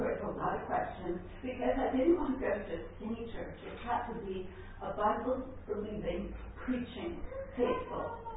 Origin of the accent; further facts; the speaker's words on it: California, United States; I'm originally from California.